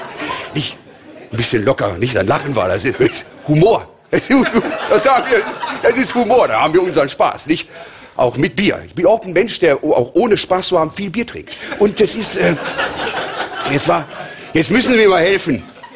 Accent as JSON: {"language": "German", "town": "Braunschweig", "region": "Lower Saxony", "country": "Germany", "said": "Ich bin ein Sympathieträger. Ich komme aus Braunschweig."}